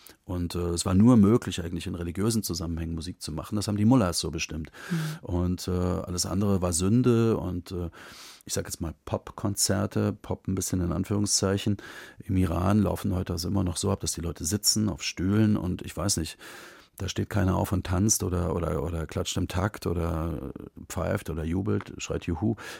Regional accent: East Germany, Germany; Ich bin in der DDR groß geworden

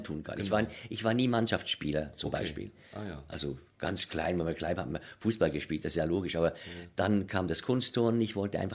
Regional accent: Switzerland; Aber wir sind damals in der Schweiz so aufgewachsen.

